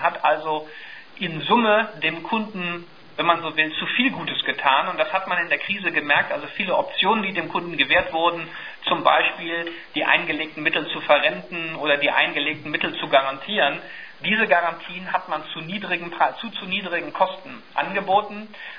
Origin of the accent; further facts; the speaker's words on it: United States; ich bin ja in Amerika auch aufgewachsen